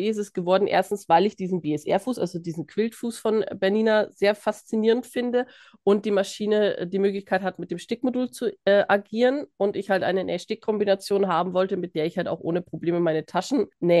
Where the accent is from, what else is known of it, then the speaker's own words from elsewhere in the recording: Bavaria, Germany; Ich komme tatsächlich aus Bayern, aber meine Eltern sprechen auch hauptsächlich Hochdeutsch und dementsprechend hat sich das bei mir nicht so richtig durchgesetzt.